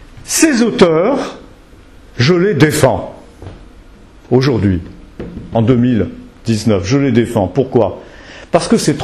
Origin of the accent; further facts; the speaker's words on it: France; En tant que Français, ça me fait plaisir de savoir que je n'appartiens pas à un pays qui à 100% a été colonialiste.